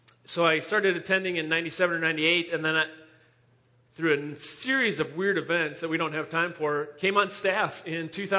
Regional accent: Shoreview, Minnesota, United States; I grew up in Shoreview, Minnesota. Went to Moundsview High School. Mustangs forever.

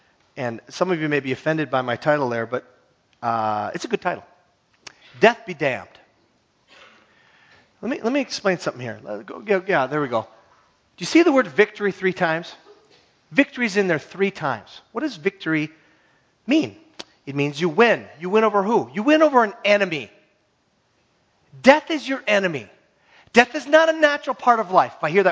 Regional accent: Hibbing, Minnesota, United States; When I went to the University of Minnesota as an 18-year-old, I came from Hibbing, Minnesota, which is about 20,000 people.

